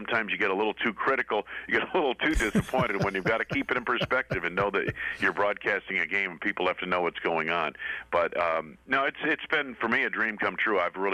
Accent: East Coast, United States; Well, you know, Steve, I grew up on the East Coast, and what you try to do is you give every play its due.

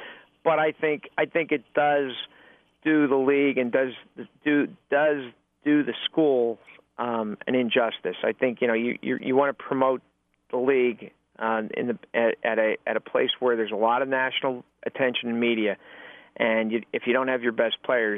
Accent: Pennsylvania, United States; and I grew up in Eastern Pennsylvania. I work in Eastern Pennsylvania.

